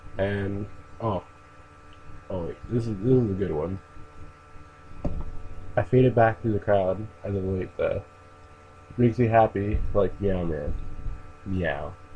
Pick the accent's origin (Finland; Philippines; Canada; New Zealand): Philippines; So, being Filipino seems to be the most fun on Tuesday nights.